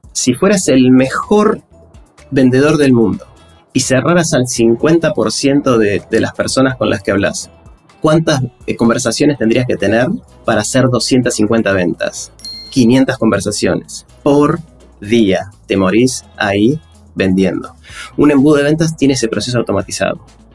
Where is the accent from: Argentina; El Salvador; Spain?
Argentina; soy el primer argentino que está en el 2, Clavex.